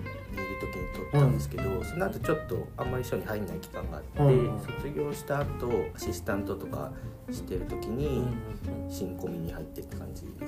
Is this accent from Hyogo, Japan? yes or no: no; Gifu, Japan; 岐阜です。